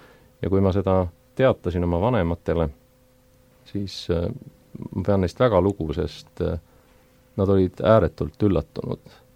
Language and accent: Estonian; Saue, Harju County, Estonia; see kodu, milles mina olen kasvanud väikeses Saue linnas, tookord oli see küll Tallinna linna Leenini rajoon